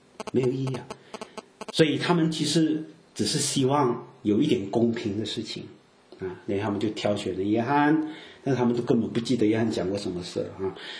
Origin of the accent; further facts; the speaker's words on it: Fujian, China; accent: Fujianese; 我们福建话长是种植的意思啊